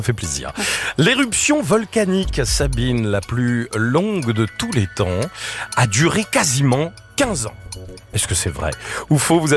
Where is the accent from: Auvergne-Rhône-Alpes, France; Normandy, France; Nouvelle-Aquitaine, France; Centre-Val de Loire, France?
Auvergne-Rhône-Alpes, France; Attendez, vous rigolez, je suis auvergnat.